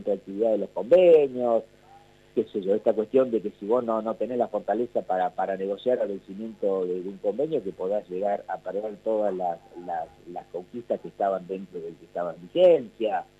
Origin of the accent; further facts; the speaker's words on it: Argentina; hoy lo que nos exige como argentinos y como representantes sindicales